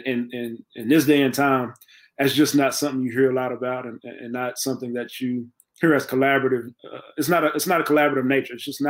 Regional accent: Texas, United States; Man, so you know, I'm from Texas, man.

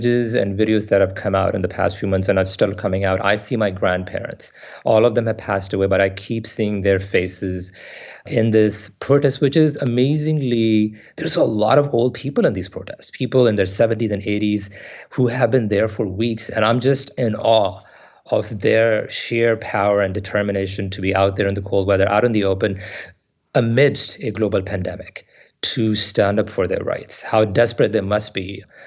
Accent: Washington, District of Columbia, United States; born there; I was born in the United States in the nation's capital, Washington, D.C., but my parents hailed from India. They hailed from the state of Punjab.

